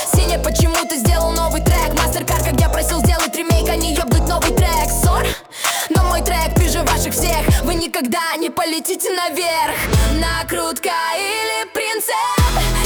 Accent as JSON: {"language": "Russian", "country": "Ukraine", "said": "Нет, не принц, ты не пизди, что я в РФ, я украинец."}